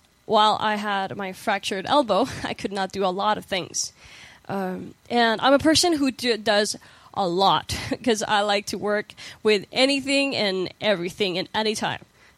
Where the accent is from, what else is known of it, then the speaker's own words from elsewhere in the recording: Puerto Rico; I am from Puerto Rico, and I'm 23 years old.